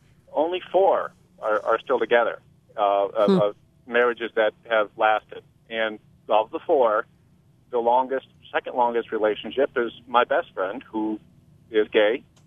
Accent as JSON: {"language": "English", "town": "Albany", "region": "New York", "country": "United States", "said": "I come from Albany, New York, and I just counted that during the show. I have 15 close friends that I've known since third grade"}